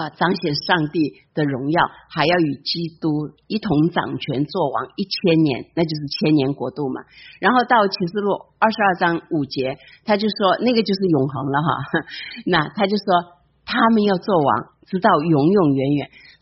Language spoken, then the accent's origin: Chinese; China; now in United States; 我们从中国来美国怎么来的？坐飞机